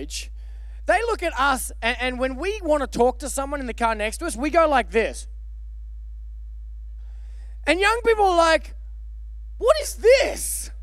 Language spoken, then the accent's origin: English; Australia; I'm from Australia. Took a while for technology to get there, right?